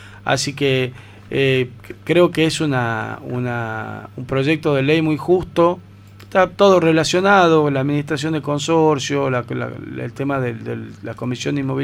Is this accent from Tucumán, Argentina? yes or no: yes; Tucumán, Argentina; nosotros como tucumanos tenemos que ser orgullosos de nuestro Tucumán